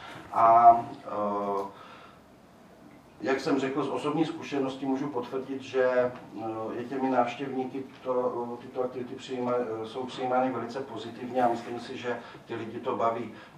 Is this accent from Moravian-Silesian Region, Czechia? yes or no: yes; Ostrava, Moravian-Silesian Region, Czechia; jako Ostravák samozřejmě se pravidelně účastním festivalu